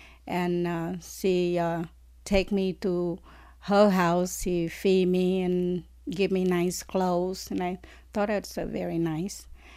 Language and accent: English; Vietnam; English is a second language; When I was growing up in Vietnam, we are very poor because my father will go away long, long time, truck driver, sometime come home.